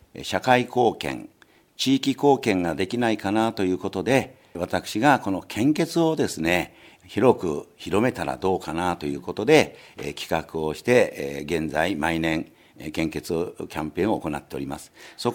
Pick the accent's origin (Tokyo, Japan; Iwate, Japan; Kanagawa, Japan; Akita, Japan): Kanagawa, Japan; Fujisawa; born there; 頑張って藤沢で生まれてますので、一生藤沢で過ごしたいと思います。